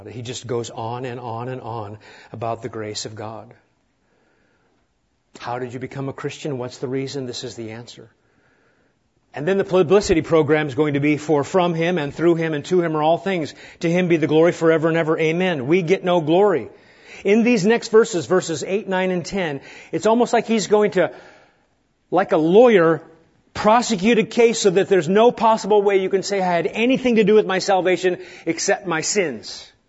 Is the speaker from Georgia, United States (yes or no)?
no; Nebraska, United States; but I never did, even growing up in Nebraska.